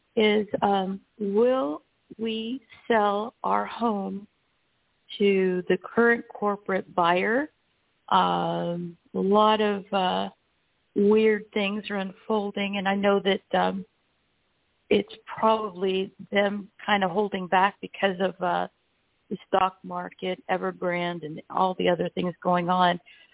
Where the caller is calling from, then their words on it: Florida, United States; Central Florida.